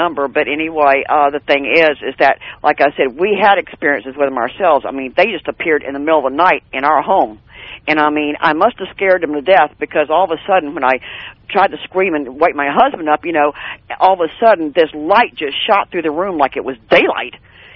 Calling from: Florida, United States

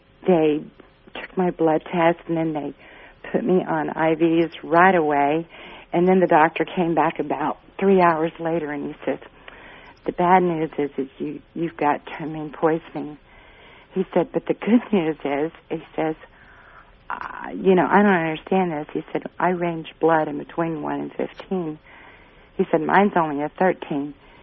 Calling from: Ohio, United States; Oh, I'm in Ohio.

